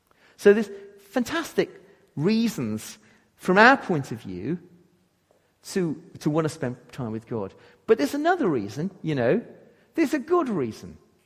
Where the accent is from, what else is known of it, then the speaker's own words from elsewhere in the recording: England, United Kingdom; I'm too introvert. I'm too restrained. I'm too logical. I'm too English. I'm too reserved.